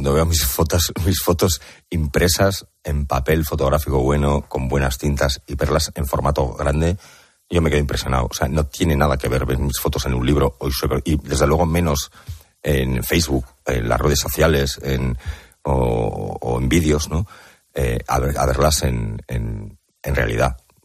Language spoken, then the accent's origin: Spanish; Navarre, Spain; como buen navarro, a mí con tal de decirme que eso no se puede hacer, yo voy y lo hago